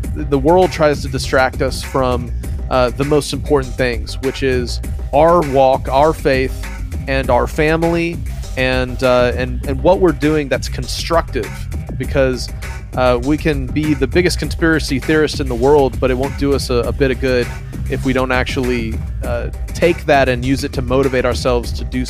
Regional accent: Philippines; I was raised in the Philippines as a missionary kid, grew up around a lot of different blends of Christianity there on the mission field, came back for college

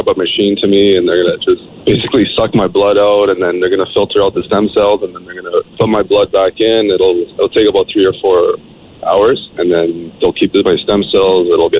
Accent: Woodbridge, Ontario, Canada; Yeah, I'm from Woodbridge as well, man.

